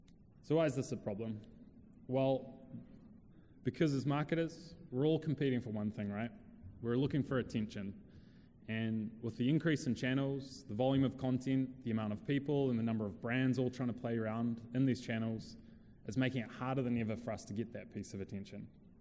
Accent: New Zealand; accent: New Zealand; And we started out down in New Zealand, hence my funny accent, and now we've got teams spanning across North America, Europe, and Asia Pacific as well.

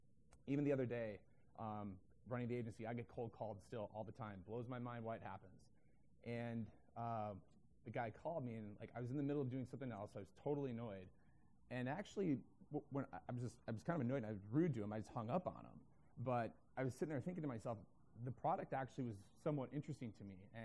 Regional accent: San Diego, California, United States; I'm from San Diego.

